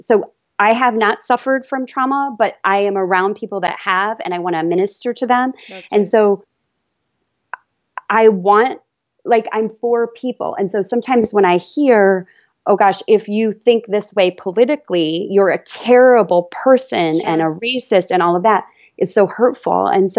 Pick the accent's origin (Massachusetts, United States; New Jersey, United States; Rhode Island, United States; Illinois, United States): Illinois, United States; Chicago; Yep. Yep.